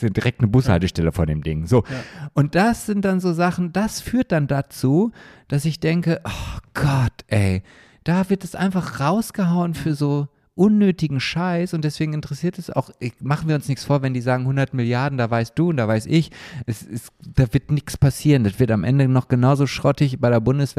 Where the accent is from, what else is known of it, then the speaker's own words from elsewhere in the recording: Oldenburg, Lower Saxony, Germany; ich erzähle dir mal ein Beispiel aus meiner Heimat, aus meinem wunderschönen Oldenburg, ja.